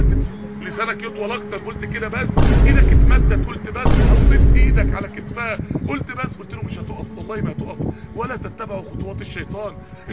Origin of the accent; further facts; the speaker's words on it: Mansoura, Dakahlia, Egypt; انا من المنصوره اصلا يعني انا ربنا جايبني هنا 3 ساعات